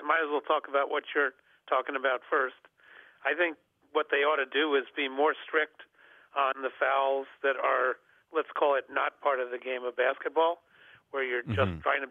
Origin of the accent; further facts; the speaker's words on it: New York, United States; was a Knicks fan, you know, growing up in New York.